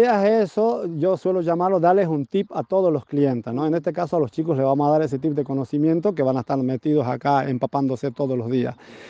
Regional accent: Mendoza, Argentina; Yo que vengo de la provincia de Mendoza, existe la carrera de paisajismo.

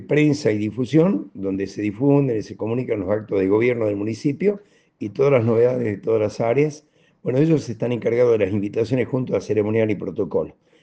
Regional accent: Argentina; Lo tenemos que hacer porque nos corresponde como argentinos, porque corresponde a nuestra patria

